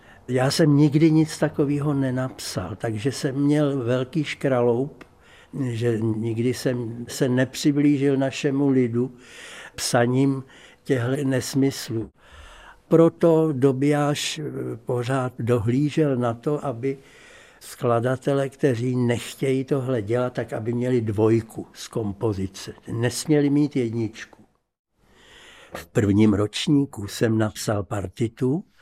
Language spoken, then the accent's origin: Czech; Prague, Czechia; u nás na Vinohradech, ale to už jsem potom musel z Prahy pryč a až do konce války jsem nebyl v Praze